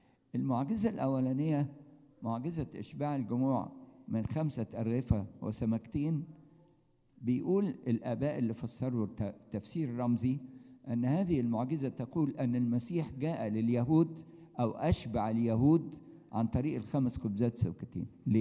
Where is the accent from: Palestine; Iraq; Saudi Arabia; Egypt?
Egypt; إحنا كمصريين يعني سلالة الفراعنة